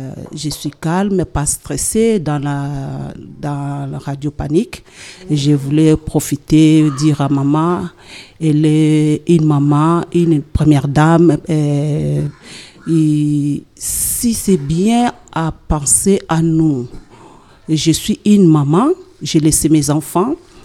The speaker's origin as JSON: {"language": "French", "country": "DR Congo", "moved": "yes"}